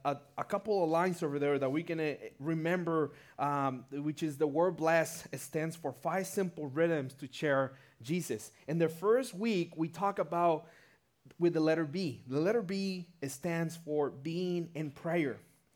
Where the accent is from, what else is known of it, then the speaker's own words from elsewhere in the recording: Tijuana, Baja California, Mexico; For me, I'm born and raised in Tijuana. My wife, Rita, is over there one of my daughters, Amy. And so we grew up here in Tijuana. We were from town. We actually used to live a couple of blocks from this campus.